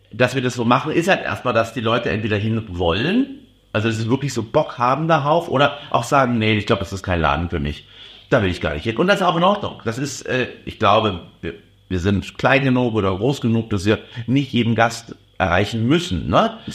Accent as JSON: {"language": "German", "region": "East Germany", "country": "Germany", "tie": "born or raised there", "said": "Ich bin im Osten groß geworden. In der DDR war das ja mit Polen, Automärkten und so."}